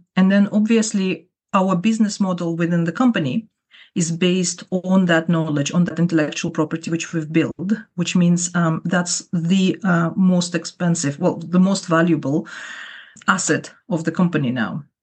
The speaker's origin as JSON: {"language": "English", "country": "Kyrgyzstan", "first_language": "Kyrgyz", "second_language": "English", "said": "My first language is Kyrgyz, which is from a Turkish group of languages, and second language is Russian."}